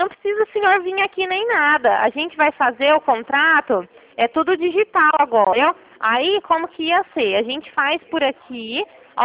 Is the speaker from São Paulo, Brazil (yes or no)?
yes; Sertãozinho, São Paulo, Brazil; eu sou de Sertãozinho. Sabe, lá que o senhor, acho que até foi no meu escritório uma vez. Só que agora eu tô trabalhando em Ribeirão, mas eu moro em Sertãozinho.